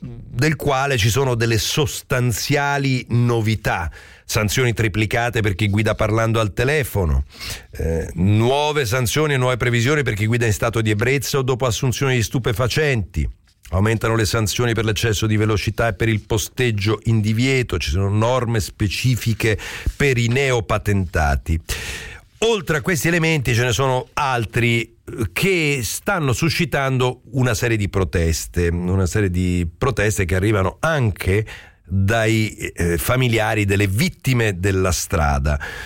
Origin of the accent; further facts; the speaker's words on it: Rome, Lazio, Italy; also born or lived in Basilicata; anche io vengo originariamente, poi sono cresciuto a Roma, però vengo da una regione piccola